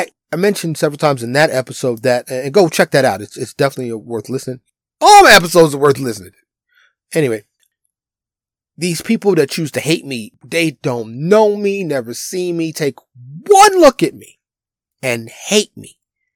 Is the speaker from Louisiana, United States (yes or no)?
no; New York City, New York, United States; moved away; I'm originally from New York City, but I live in Tornado Alley. And as a city boy raised in the concrete jungle